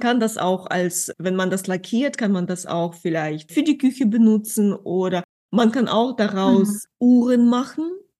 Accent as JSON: {"language": "German", "country": "Ukraine", "second_language": "German", "moved": "yes", "lives_now": "Germany", "said": "Ich komme aus der Ukraine. Ich bin schon seit fast 15 Jahren in Deutschland."}